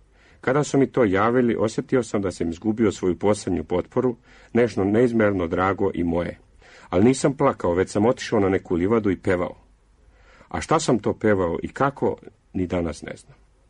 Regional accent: Bosnia & Herzegovina; Rođen sam u Bosni, i od mali nogu bio sam okružen pesmom, i to ne samo sevdalinkama. Prošao sam razne krajeve Bosne, gde su melosi vrlo različiti.

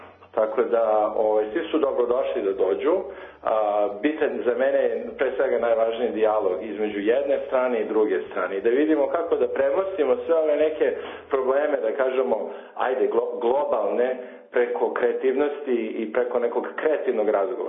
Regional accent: Montreal, Quebec, Canada; also born or lived in New York; now in Belgrade, Serbia; Inače sam odrastao u Montrealu i većinu života sam proveo u Njujorku.

